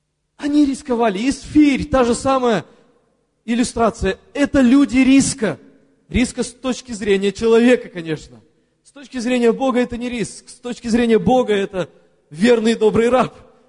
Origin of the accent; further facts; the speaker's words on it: Perm, Perm Krai, Russia; also born or lived in Saint Petersburg; а родом я из Перми